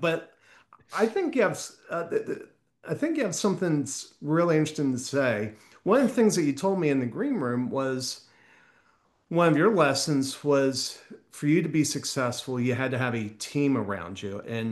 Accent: Maryland, United States; Maryland number," you know, which is where I grew up, and you'd lived up there.

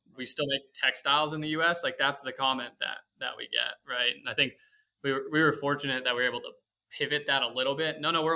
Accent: West Coast, United States; I grew up on the West Coast. And so that's where we tended to raise most of our capital.

